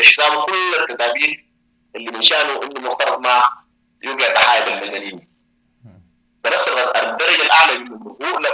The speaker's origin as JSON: {"language": "Arabic", "country": "Sudan", "said": "نحن عندنا في السودان في أي حرب تاريخنا مليء بالحروب"}